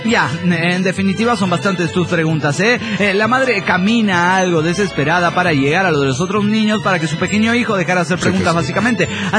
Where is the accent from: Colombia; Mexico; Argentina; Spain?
Mexico; Querétaro; de Querétaro, México.